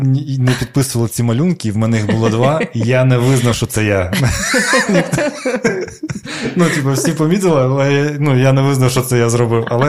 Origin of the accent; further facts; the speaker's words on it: Petrivka, Crimea, Ukraine; Ну, я з Криму.